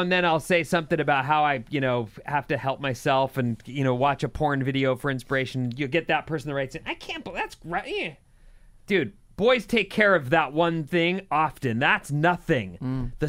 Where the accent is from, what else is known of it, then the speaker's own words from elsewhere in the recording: California, United States; now in Arizona, United States; I just moved to Arizona after growing up in the Bay Area.